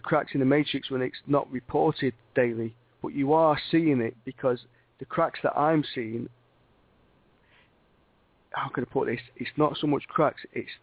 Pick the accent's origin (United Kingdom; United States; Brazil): United Kingdom; England; As English people, how often do we do it?